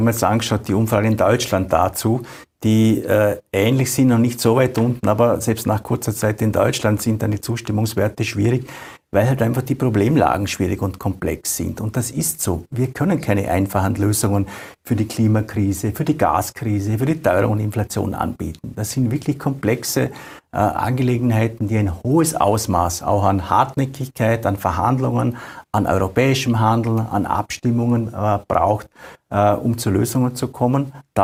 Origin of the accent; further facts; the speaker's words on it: Vorarlberg, Austria; Ich komme aus Vorarlberg, wo das auch sozusagen praktiziert wird.